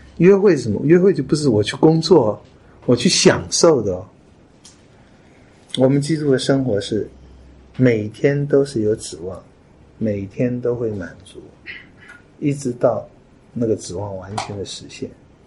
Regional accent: China; 那我们中国人也会发明字哦，献殷勤，不是献礼物，献殷勤，一直在跑。

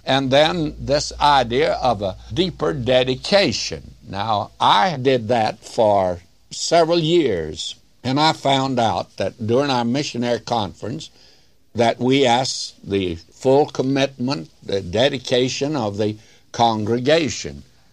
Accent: the South, United States; I was raised in the South.

